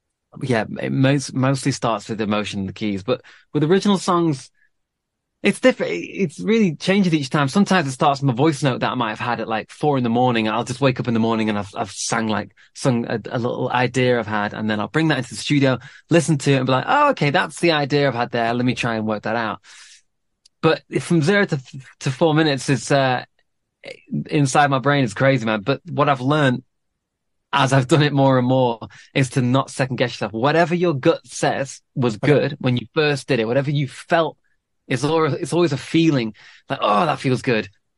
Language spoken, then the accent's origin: English; Manchester, North West England, United Kingdom; growing up in Manchester, I wasn't really, well, I was around musicians